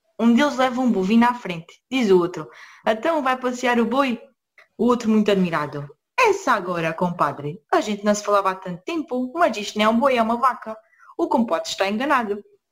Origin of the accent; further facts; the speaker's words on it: Alentejo, Portugal; Pois é, maltinha, hoje o programa vai ser dedicado ao Alentejo, porque eu sou alentejana.